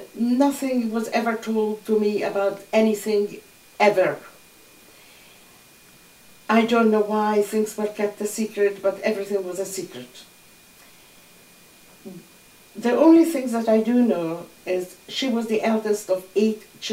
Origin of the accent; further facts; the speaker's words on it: Budapest, Hungary; But I never actually lived there. I grew up in Budapest.